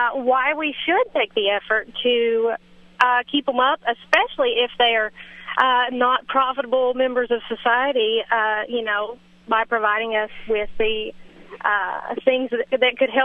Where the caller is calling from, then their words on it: Little Rock, Arkansas, United States; I am from Little Rock, and I do take great advantage of our natural state with the wildlife and nature around.